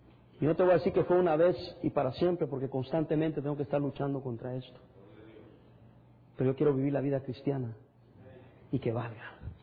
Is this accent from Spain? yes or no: no; El Salvador; hasta me avergonzaba decir que era del Salvador. Yo soy salvadoreño. No me avergüenzo de eso.